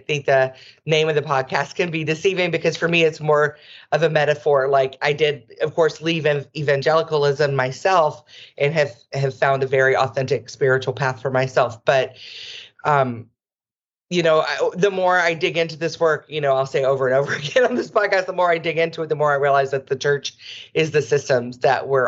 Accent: Georgia, United States; now in Hawaii, United States; I'm from Georgia, so I live in Hawaii now, but I'm from the South, so I get it, the Bible Belt and all

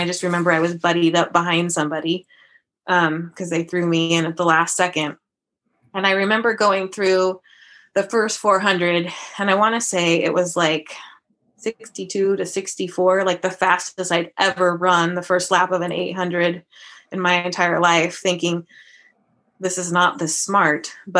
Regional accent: Oregon, United States; And of course, you know, growing up in Oregon, everybody wants to go to Oregon.

